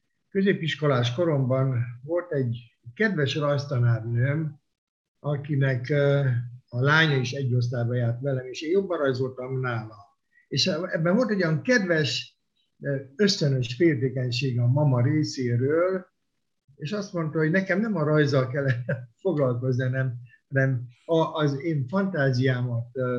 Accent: Cluj-Napoca, Cluj County, Romania; hiszen én magyar értelmiségi családban születtem, a kolozsvári magyar értelmiségiek gyakorlatilag egytől egyig ismerték egymást.

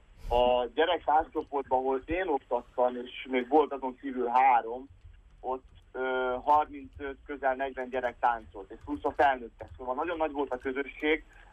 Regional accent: Mera, Cluj County, Romania; elkezdtem táncolni otthon Mérában, Mérán nevelkedtem.

